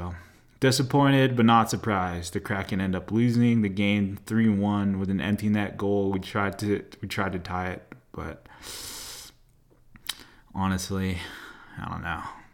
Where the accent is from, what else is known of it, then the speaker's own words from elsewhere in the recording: Hawaii, United States; You know, growing up in Hawaii, you never had hockey